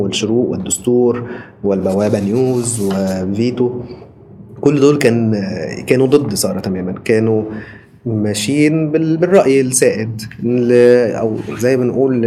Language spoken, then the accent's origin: Arabic; Egypt; إحنا عندنا في مصر للأسف الشديد السلطة التنفيذية والجهات الأمنية هما بيتحكموا في كل شيء